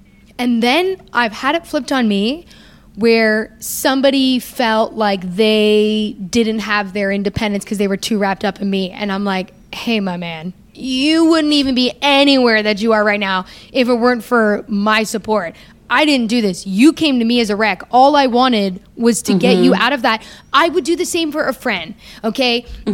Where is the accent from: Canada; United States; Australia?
Canada; we're both Canadian